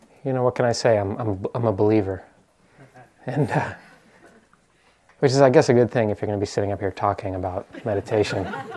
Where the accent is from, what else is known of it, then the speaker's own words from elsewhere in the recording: East Coast, United States; now in Oakland, United States; I'm from the East Coast.